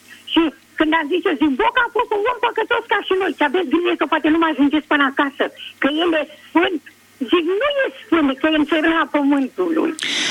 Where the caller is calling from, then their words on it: Craiova, Dolj, Romania; Sunt de la Craiova